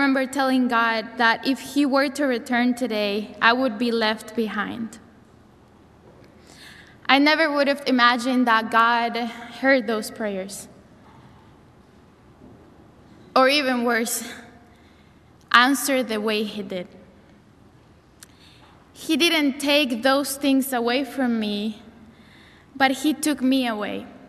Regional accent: Bolivia; I am from Bolivia

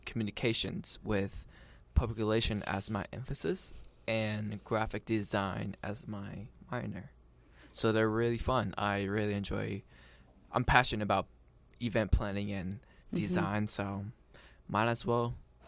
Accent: Taiwan; I grew up in Taiwan all my life. I was born there in the city of Kaohsiung. But I live all over the island, from like the north, the south, the east, the west. So I don't really connect to one city there.

